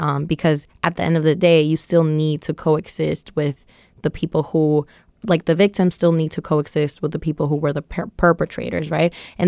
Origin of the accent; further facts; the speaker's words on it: Santo Domingo, Dominican Republic; also born or lived in Boston, United States; I did. I grew up in the capital, Santo Domingo. I was born in Boston.